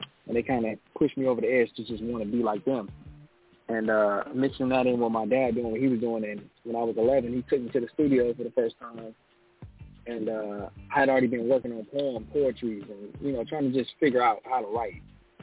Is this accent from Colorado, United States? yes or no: no; Detroit, Michigan, United States; I was born in Detroit, man. So I grew up with a very rich history of, you know, rhythm and blues, you know, being that Motown was based there.